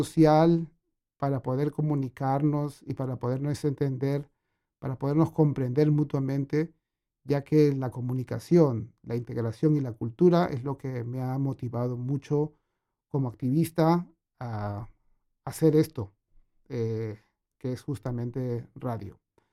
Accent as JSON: {"language": "Spanish", "region": "Lima", "country": "Peru", "said": "Yo soy peruano, bueno, nací en Lima, en el Perú, mi familia viene de los Andes, de los Andes peruanos, son de 4.000 metros de altura a partir de la Puna."}